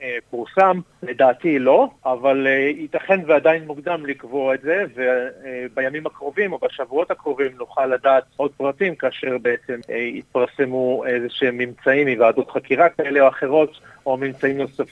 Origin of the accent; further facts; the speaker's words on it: Ramat HaSharon, Central District, Israel; moved away as an adult; also born or lived in Jaffa; now in Sydney, Australia; אני בן 45, מתגורר בסידני, נולדתי ביפו וגדלתי ברמת השרון.